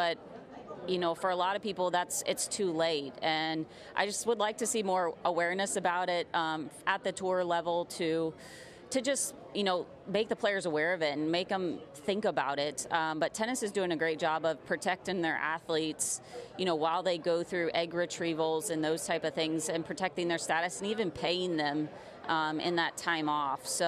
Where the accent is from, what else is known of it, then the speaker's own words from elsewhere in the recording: Houston, Texas, United States; But, I grew up in the Houston area playing golf all over this city, and just to get to play in front of my family one more time and get my friends out.